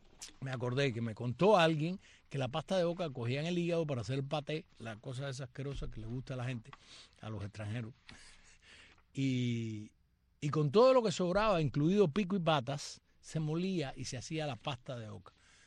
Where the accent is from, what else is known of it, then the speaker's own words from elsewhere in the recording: Cuba; moved away; yo salí de Cuba